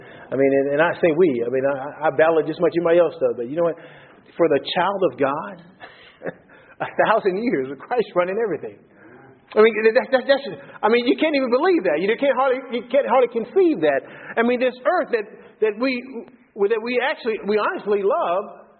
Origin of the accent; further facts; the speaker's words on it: New Boston, United States; I tell people I'm going back and I'm going to run New Boston, my hometown, you know.